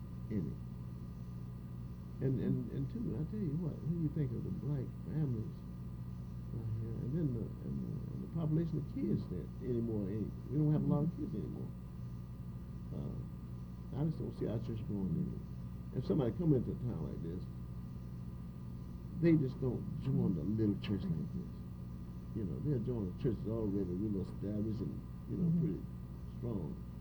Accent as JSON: {"language": "English", "town": "Fayetteville", "region": "North Carolina", "country": "United States", "said": "I'm from Fayetteville originally, down east."}